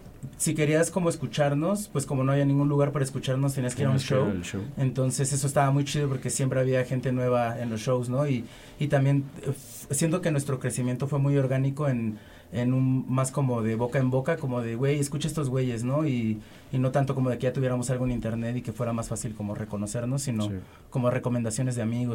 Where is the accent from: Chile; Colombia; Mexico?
Mexico; Ecatepec, State of Mexico; Yo soy de Ecatepec y los demás pues somos de otras partes, ¿no?